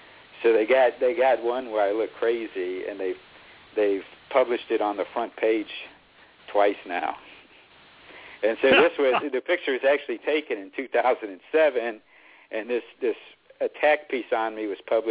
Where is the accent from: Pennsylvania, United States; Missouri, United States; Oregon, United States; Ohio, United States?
Ohio, United States; I grew up in Ohio, and Cincinnati was always notorious for white people being attacked by blacks.